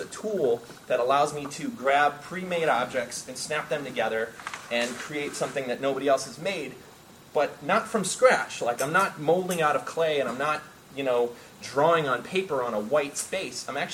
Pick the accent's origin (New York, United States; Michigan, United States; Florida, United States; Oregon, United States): Michigan, United States; kind of a little bit about how I grew up in Michigan and figured out that I wanted to do this stuff.